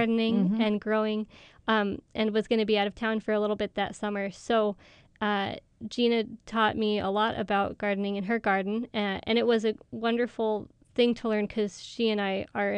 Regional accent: Connecticut, United States; I grew up in Connecticut, mm-hmm. and now I'm kind of learning about Connecticut climate

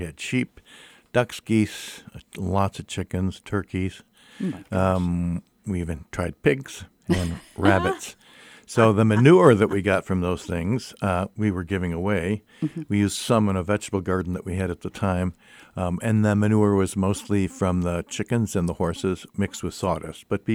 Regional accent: East Coast, United States; I come from the East Coast, and you know, on the East Coast, the houses there, people really are into gardening

